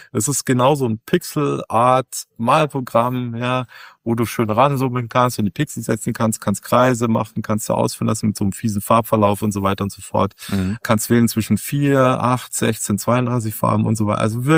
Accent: Munich, Bavaria, Germany; Und ich bin ja auch in München aufgewachsen.

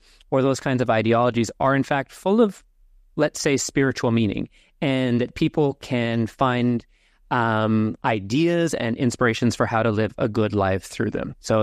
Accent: Canada; now in Sydney, Australia; If you have an ear for accent, I'm from Canada, but I live now in Sydney, Australia.

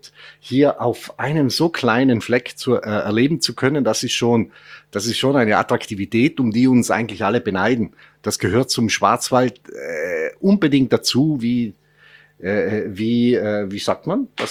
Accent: Italy; German is a second language; Ich komme aus Italien

